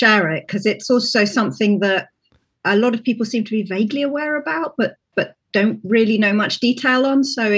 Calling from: Wales, United Kingdom; I'm in South Wales in the United Kingdom, and it's really great to be with you.

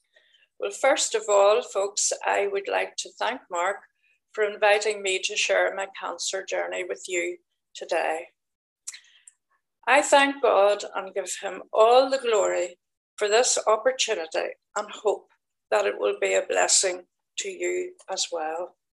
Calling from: Moira, Northern Ireland, United Kingdom; I am outside of Moira. County Armagh, I believe, not County Down.

